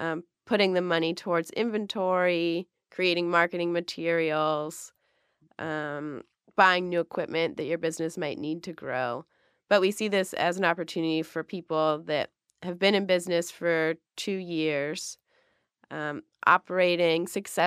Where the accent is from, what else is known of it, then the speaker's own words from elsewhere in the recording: Cincinnati, Ohio, United States; I'm from Cincinnati, and I owned a vintage shop in Over the Rhine prior.